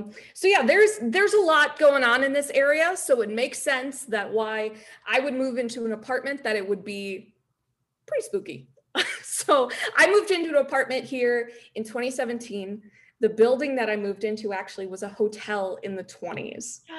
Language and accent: English; Chicago, Illinois, United States; So as a Chicagoan, you'll probably know, the north side where I live in Lincoln Park around here, we had a ton of history.